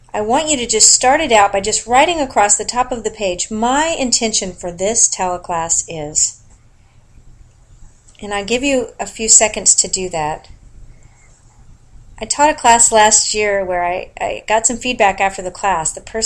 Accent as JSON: {"language": "English", "region": "California", "country": "United States", "tie": "born there", "said": "I was born in California on Easter Sunday"}